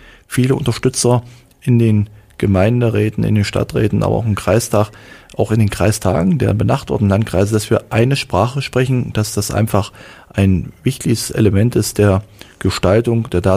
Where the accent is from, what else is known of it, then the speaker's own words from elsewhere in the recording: Saxony-Anhalt, Germany; wir kommen aus dem Salzlandkreis